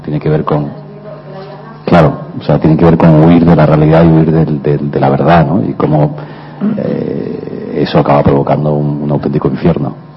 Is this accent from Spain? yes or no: yes; Spain; nunca, jamás sería imposible desestimar mi faceta como cineasta español, porque es lo que soy y es de lo que me alimento. O sea, me alimento básicamente de mi cultura y de mi país